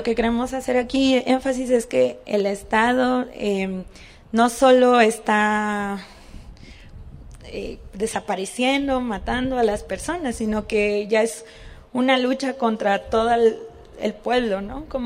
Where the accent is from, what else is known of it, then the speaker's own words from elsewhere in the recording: Veracruz, Mexico; Al menos yo, por ejemplo, soy del estado de Veracruz, que es uno de los estados en este momento más azotados por la violencia